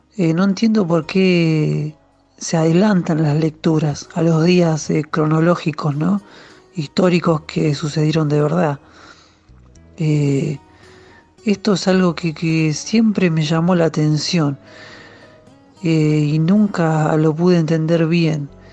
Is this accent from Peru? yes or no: no; Buenos Aires, Argentina; soy de Buenos Aires. Estoy escuchando la reflexión de hoy.